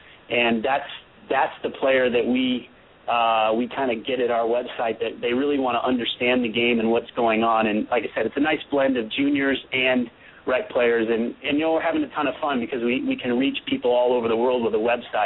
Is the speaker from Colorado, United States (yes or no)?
yes; Colorado, United States; when I look back at my life growing up in Colorado, then Stanford, then playing on the pro tour